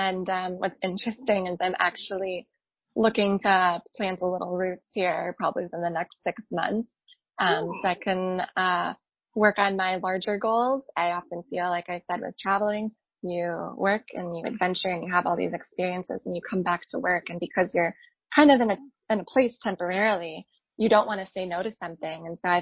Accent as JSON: {"language": "English", "region": "Midwest", "country": "United States", "tie": "born or raised there", "said": "I grew up in the Midwest, so I didn't really have a ton of access to the mountains."}